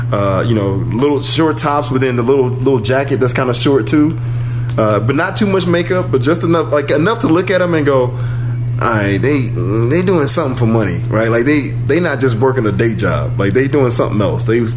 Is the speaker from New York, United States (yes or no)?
no; Alabama, United States; I'm from Alabama.